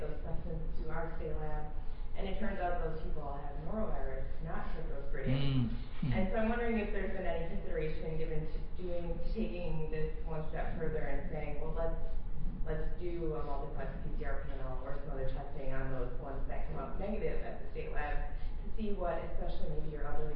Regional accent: Wisconsin, United States; from Wisconsin.

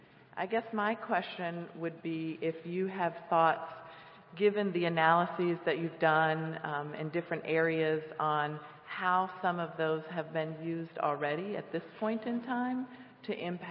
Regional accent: Florida, United States; So I'm from Florida, and last night there were a number of folks, including myself, who were buying sweatshirts.

